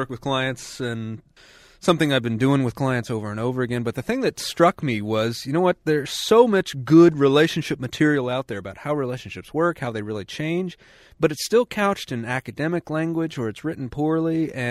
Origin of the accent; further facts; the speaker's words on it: Atlanta, Georgia, United States; And we're from Atlanta, and Waffle Houses are everywhere.